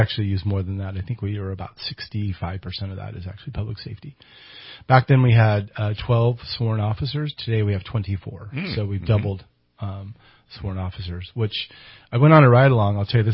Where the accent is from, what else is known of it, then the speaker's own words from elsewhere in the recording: Oregon, United States; So born and raised in Oregon, graduated from a very small high school in Oregon outside of John Day called Dayville High School. My graduating class was 6.